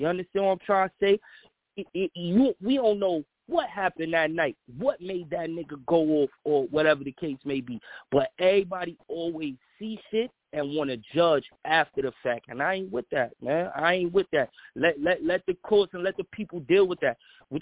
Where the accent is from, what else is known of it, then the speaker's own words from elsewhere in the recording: New York City, New York, United States; For me, I'm from the Bronx.